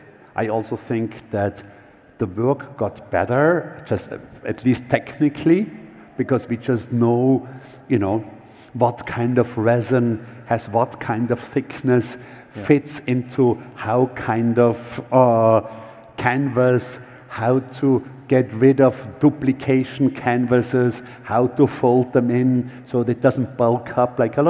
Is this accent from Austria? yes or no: yes; Austria; English is a second language; I'm coming from Austria, and we had an exhibition high up in the mountains, over 3,000 meters.